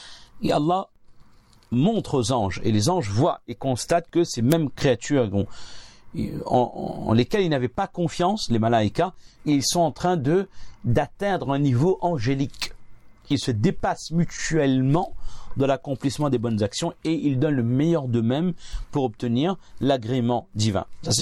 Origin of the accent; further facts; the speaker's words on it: France; En tant que bon français, on va demander tout ça.